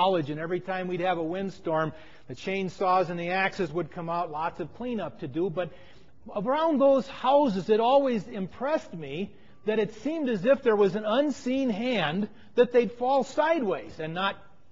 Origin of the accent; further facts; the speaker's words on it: Oregon, United States; In my home state of Oregon, they use the Indian name Chinook.